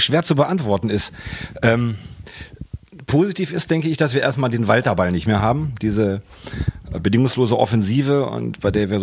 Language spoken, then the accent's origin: German; Hanover, Lower Saxony, Germany; also natürlich bin ich auch Hannoveraner